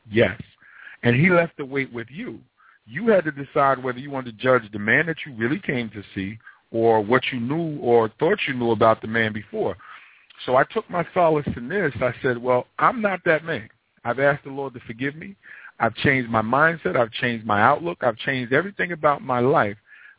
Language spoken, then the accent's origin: English; Queens, New York, United States; born there; I was born in South Jamaica, Queens, Jamaica, New York.